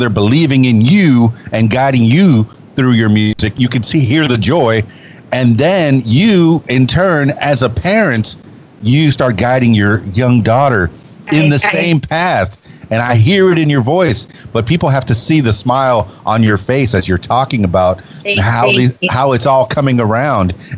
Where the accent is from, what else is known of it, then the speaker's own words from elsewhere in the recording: Miami, Florida, United States; born there; first language Spanish; English is a second language; I was born in Miami, half Cuban. Yeah, from what I understand, Spanish was my first language